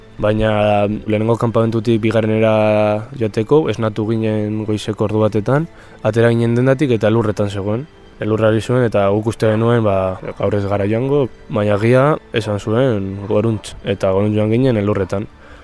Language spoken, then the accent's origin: Basque; Vitoria-Gasteiz, Basque Country, Spain; born there; 20 urte ditut, Gasteizen jaio naiz